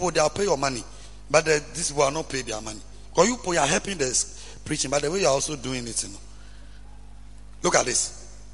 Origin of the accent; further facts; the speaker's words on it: Sogakope, Volta, Ghana; yes, I'm from Sogankopa. Sogankopa. You don't say Sogankopa. It's Sogankopa.